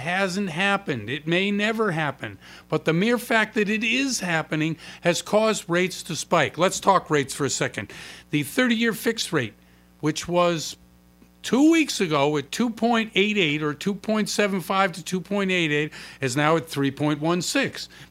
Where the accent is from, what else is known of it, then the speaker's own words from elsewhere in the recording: New England, United States; I mean, I'm from New England, so I'm Yankee cheap, and these numbers are driving me crazy.